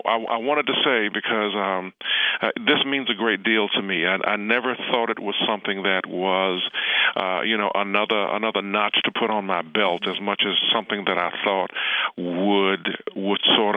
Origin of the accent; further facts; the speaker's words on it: Williamsburg, Virginia, United States; also born or lived in Surry County; I was born in Surry County, Virginia, and when I was a year old, my family moved to Williamsburg, and so from the time I was 1 year old until I graduated high school, Williamsburg was my home, and still is.